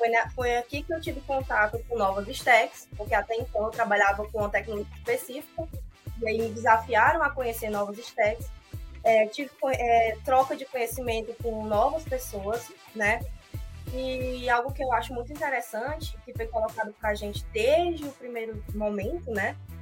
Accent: Fortaleza, Ceará, Brazil; Eu sou de Fortaleza, né?

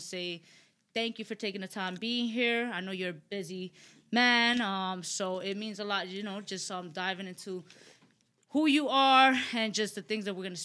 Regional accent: New York City, New York, United States; accent: Bronx; I have a very heavy accent, you know, I come from the Bronx

